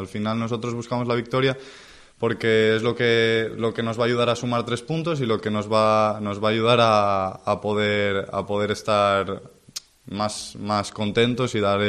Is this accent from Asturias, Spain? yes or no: yes; Gijón, Asturias, Spain; soy de Gijón, soy del Sporting desde pequeño y vivo también la rivalidad con el Oviedo desde muy pequeñito.